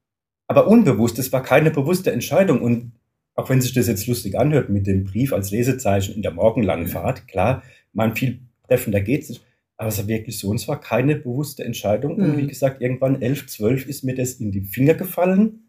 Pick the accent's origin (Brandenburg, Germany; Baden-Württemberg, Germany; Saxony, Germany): Baden-Württemberg, Germany; Mannheim; wie der ein oder andere vielleicht unschwer hören wird, ich komme aus Mannheim, bin 60 Jahre alt, verheiratet, wir haben keine Kinder